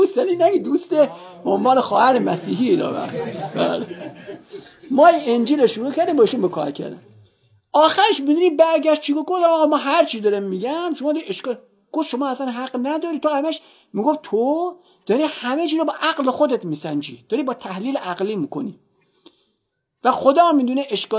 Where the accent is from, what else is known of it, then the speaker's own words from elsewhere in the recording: Iran; من ایرانی هستم، فارسی هم.